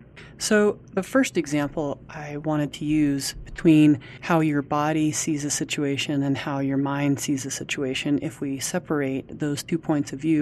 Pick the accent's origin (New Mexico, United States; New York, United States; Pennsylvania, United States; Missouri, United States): New Mexico, United States; Albuquerque; I'm from Albuquerque, New Mexico. I'm a massage therapist